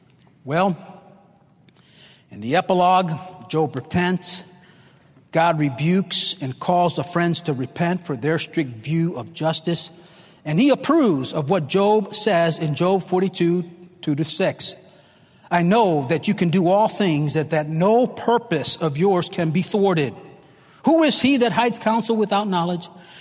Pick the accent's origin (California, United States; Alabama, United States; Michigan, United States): Michigan, United States; Oxford; I come from Oxford, Michigan. You heard of the Oxford High School shooting, my hometown.